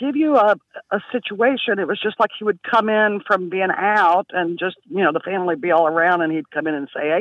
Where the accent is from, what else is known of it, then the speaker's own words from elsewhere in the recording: Mount Sterling, Kentucky, United States; also born or lived in Toledo, Ohio; I'm from Mount Sterling, Kentucky.